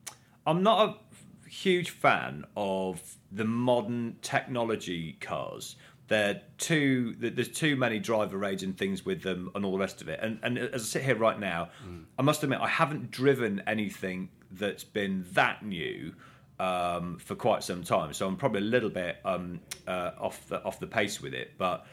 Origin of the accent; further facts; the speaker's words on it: Coventry, West Midlands, United Kingdom; going back to growing up in Coventry, you know, when they were developing the car, and they were using the A45 as their test track.